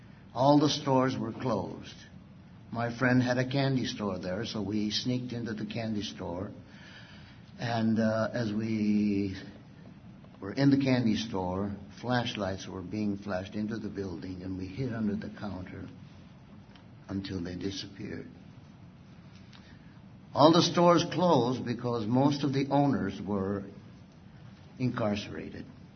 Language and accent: English; East Los Angeles, California, United States; I grew up in East Los Angeles. I was one of the Boyle Hiders.